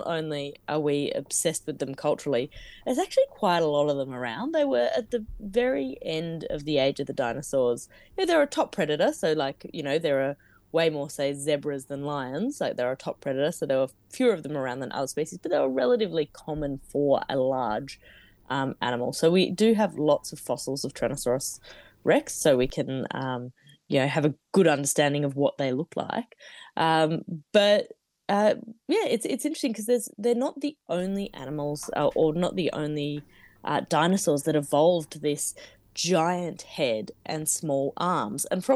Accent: Australia; But I'm from Australia, and we had quite a few theropod dinosaurs

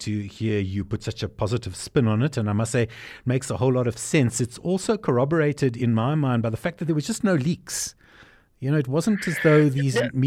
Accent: South Africa; As a South African, the one issue that really appears to be bothering, well, me personally as a South African, is the issue of the municipalities.

